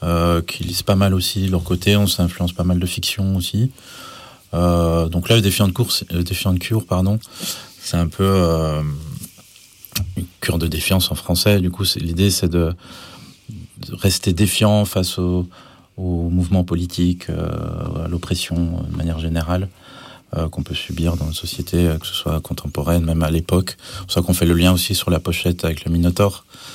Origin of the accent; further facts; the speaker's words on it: Montbéliard, Bourgogne-Franche-Comté, France; moi je suis le seul qui n'est pas de Besançon même. Je viens de Montbéliard, une petite ville à une heure de Besançon, au nord.